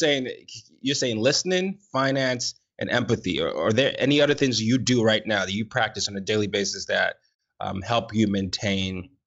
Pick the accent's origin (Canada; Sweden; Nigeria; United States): Nigeria; Now, anyone who knows me knows sports is my first love. I'm a Nigerian.